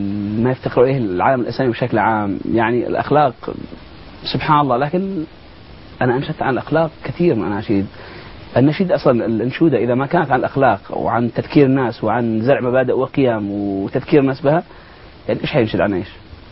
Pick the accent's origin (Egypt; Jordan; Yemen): Yemen; عندنا في اليمن الجانب الاجتماعي قوي